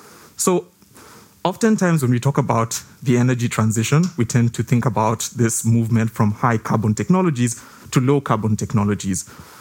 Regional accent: Kenya; a nationwide blackout in my home country, Kenya.

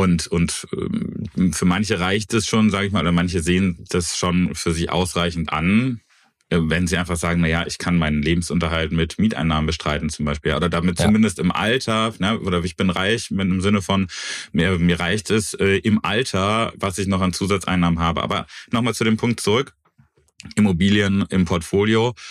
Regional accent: Eifel, Germany; weil ich komme aus dem Rande der Eifel

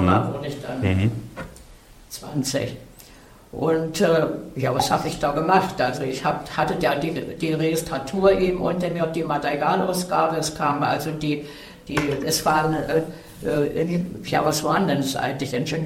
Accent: Königsberg, East Prussia, Germany; Ich komme aus Ostpreußen, aus Königsberg. Heute ist es Kaliningrad. Und wir waren ja nun wirklich etwas entfernt vom übrigen Reich.

